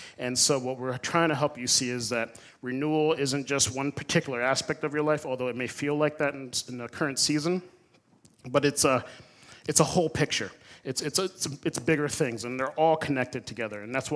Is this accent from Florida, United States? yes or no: yes; Florida, United States; I didn't have any of this in middle school and growing up in South Florida